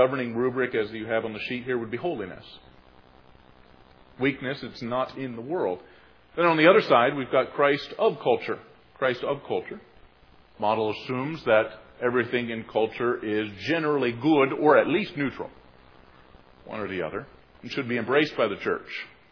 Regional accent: Pennsylvania, United States; I grew up in Pennsylvania, hence the affinity for Penn State University here in their football program.

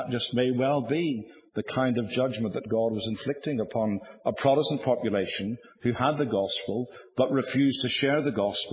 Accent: Ireland; I grew up in Ireland, the most divided bit of real estate that this world has ever known.

